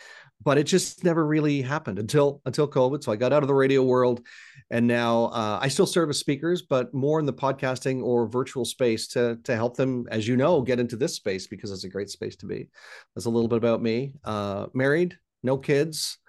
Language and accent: English; Ontario, Canada; As you mentioned, I'm born and raised in Ontario, Canada.